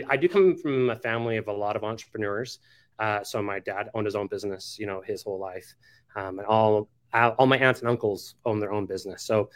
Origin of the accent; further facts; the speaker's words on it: Utah, United States; We are from Utah, live in Utah.